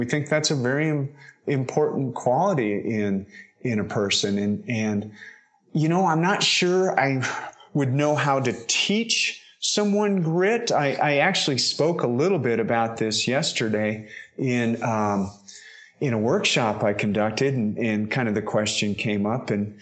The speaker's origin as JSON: {"language": "English", "region": "Wyoming", "country": "United States", "tie": "born or raised there", "said": "I grew up in Wyoming, but I certainly didn't grow up on a farm or a ranch."}